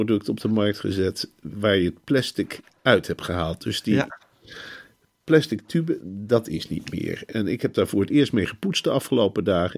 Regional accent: Arnhem, Gelderland, Netherlands; En nou ja, goed, als Arnhemmer denk ik ook van ja, god joh, wat mooi.

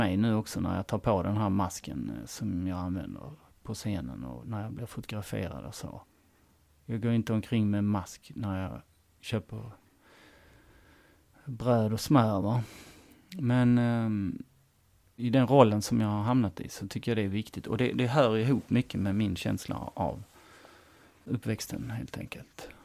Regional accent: Helsingborg, Skåne, Sweden; born there; jag är född på Söder i Helsingborg då, som nu då är en stadsdel i Helsingborg där budgeten absolut inte är speciellt hög, så att säga. Men det ligger ju ändå inne i stan. Och arbetarklass är väl ett mest enklaste sättet att beskriva det

